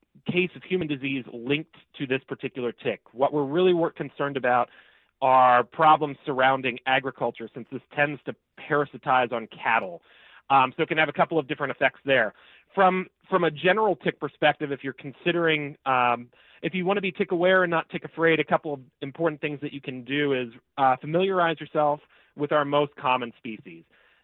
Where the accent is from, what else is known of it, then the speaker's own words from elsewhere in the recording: East Coast, United States; now in Michigan, United States; I'm not from Michigan, but when I go and talk to folks who are, they can. I'm from the East Coast, where ticks have just kind of been here, there, and everywhere for a very long period of time.